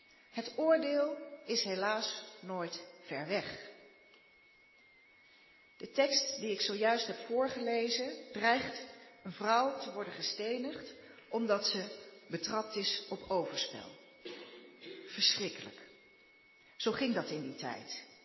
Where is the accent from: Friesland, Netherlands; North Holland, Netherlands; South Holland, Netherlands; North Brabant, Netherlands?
South Holland, Netherlands; Dordrecht; also born or lived in Drenthe; Ik ben opgegroeid in Dordrecht en Drenthe. Gereformeerd gedoopt. Mijn ouders zijn gescheiden toen ik 5 jaar oud was.